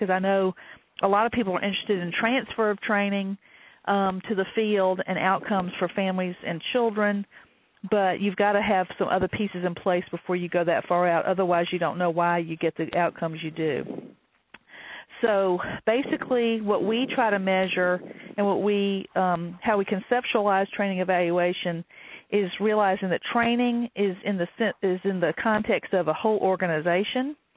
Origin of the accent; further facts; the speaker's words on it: the South, United States; accent: Southern; I'm just so glad that my Southern accent will be recorded and on the web.